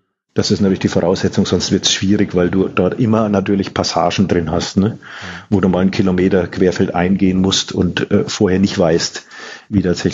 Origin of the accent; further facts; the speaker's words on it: Schweinfurt, Bavaria, Germany; ich komme ja aus Franken, also direkt aus Schweinfurt